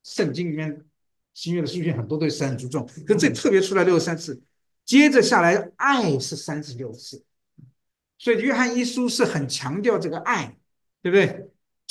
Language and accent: Chinese; Taiwan; also born or lived in Thailand / Portugal; 我泰国出生的，7岁的时候回台湾，人家都在念国文，我从台湾是 four 嘛，我从 four 开始啊。 然后后来我去葡萄牙5年啊，念的是美国学校，所以我的中文程度不像你们啊，是小学程度啊